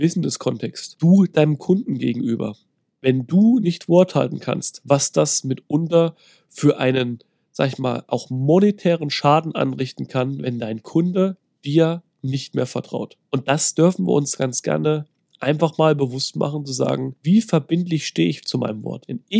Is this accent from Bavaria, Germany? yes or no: no; Thuringia, Germany; Bei uns, ich komme ja ursprünglich aus Thüringen, bei uns heißt das Klöße, da gibt es keine Knödel.